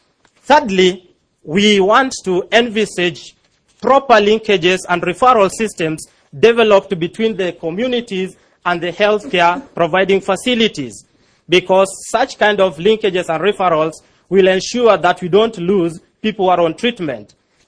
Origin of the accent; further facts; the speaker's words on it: Kenya; English is a second language; when I came from Kenya, they told me, tell that conference that ACT Kenya is a TB community organization back here